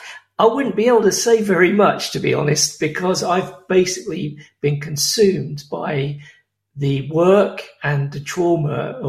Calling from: England, United Kingdom; Well, I'm speaking from England in October. It's cold and dark outside.

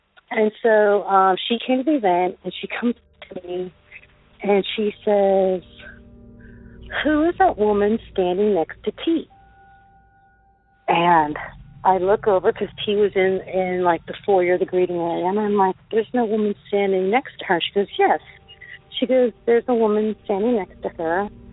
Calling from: Florida, United States; I'm calling from Florida.

